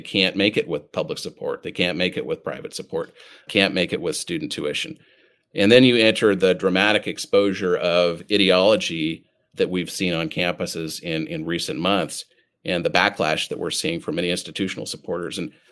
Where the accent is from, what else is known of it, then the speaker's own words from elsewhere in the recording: Washington, United States; in my home state of Washington, for example